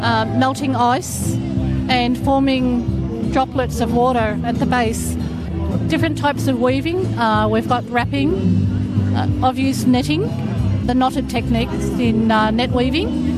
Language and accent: English; Swan Hill, Victoria, Australia; I'm from Swan Hill in Victoria. I was born in Wamba Wamba, Wadi Wadi country. My dad's Yorta Yorta and my mother is Nurindjuri.